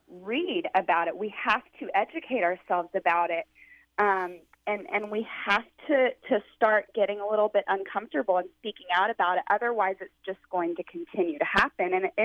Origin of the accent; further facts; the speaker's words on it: Texas, United States; you must have read that I'm from Texas.